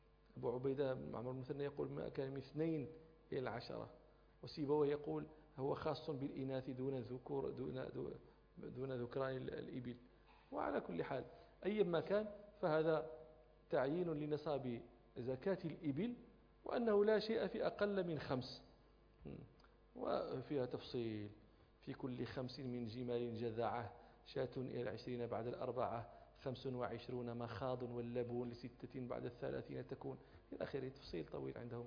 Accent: Morocco

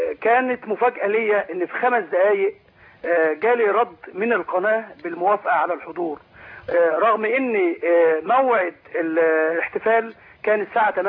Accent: Mit Tamama, Dakahlia, Egypt; اللي اقيم لتكريم ابطال حرب اكتوبر بقريتنا ميت تمامة

